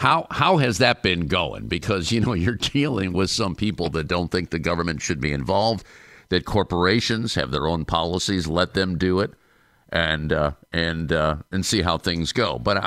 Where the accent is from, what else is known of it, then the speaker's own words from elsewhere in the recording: Cleveland, Ohio, United States; I'm born and raised in Cleveland, Ohio. Very proud of our hometown, the home of the Rock and Roll Hall of Fame.